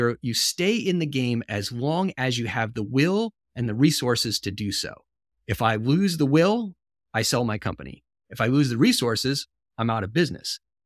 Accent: Rhode Island, United States; I then went to my home state, University of Rhode Island, for my PhD.

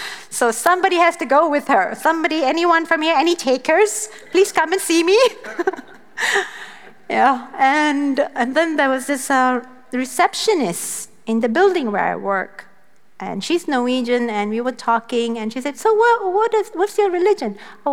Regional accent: Singapore; Well, I'm Indian. My dad is from India. I'm from Singapore, but I'm Indian.

